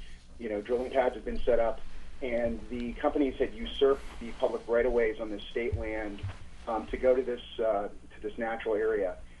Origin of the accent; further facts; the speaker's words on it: Pennsylvania, United States; I grew up in Pennsylvania. My parents still live there in Lycoming County.